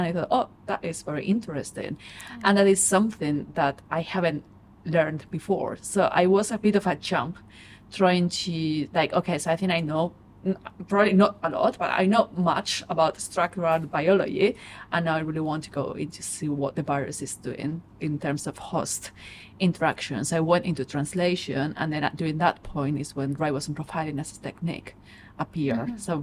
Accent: Spain; I'm from Spain, and that was like during that period, HIV AIDS was kind of a big problem.

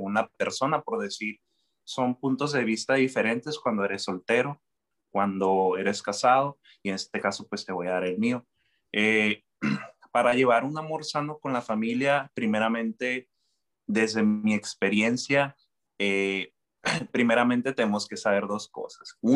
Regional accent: Ciudad Obregón, Sonora, Mexico; Tengo 27 años, soy de Ciudad Obregón, Sonora, México. Para las personas que no conocen, es al norte de México

